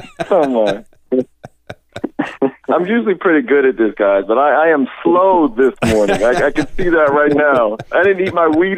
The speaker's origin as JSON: {"language": "English", "region": "Virginia", "country": "United States", "said": "especially here in the Northeast and even a little bit further south, Virginia even. My home state is even affected by this."}